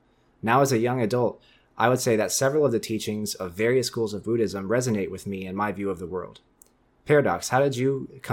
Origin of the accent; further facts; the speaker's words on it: North Carolina, United States; For me, when I was a kid growing up near the Great Smoky Mountains of Western North Carolina, I used to spend a lot of time outside.